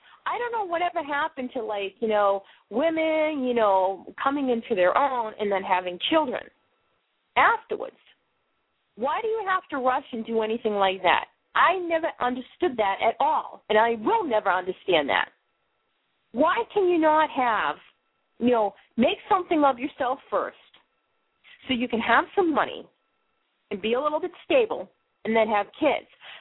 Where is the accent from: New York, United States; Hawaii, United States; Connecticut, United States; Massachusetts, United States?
Massachusetts, United States; accent: Boston; I know I'm going to slaughter the pronunciation of this, not only because of my Boston accent